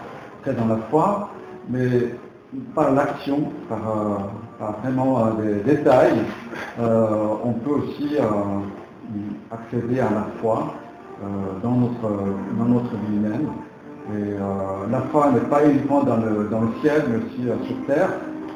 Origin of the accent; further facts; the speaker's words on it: France; French is a second language; moi je suis un français, mais excusez-moi, je ne parle pas très bien le français